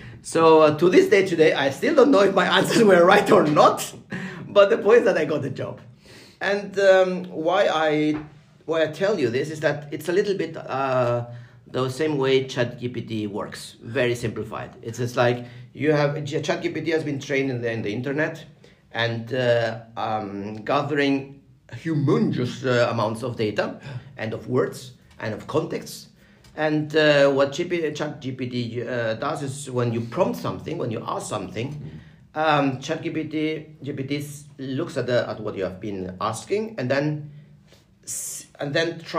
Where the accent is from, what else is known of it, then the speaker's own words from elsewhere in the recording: Spain; now in Norway; I'm originally from Spain, and my background is I am an engineer, mechanical